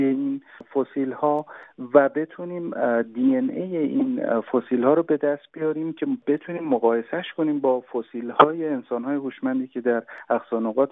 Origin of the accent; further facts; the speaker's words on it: Iran; حالا درسته که ما ایرانی هستیم